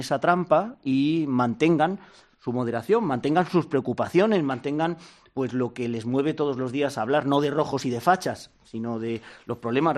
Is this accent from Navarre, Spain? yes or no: no; Huelva, Andalusia, Spain; now in Madrid, Spain; Todos venimos de fuera, yo soy de Huelva.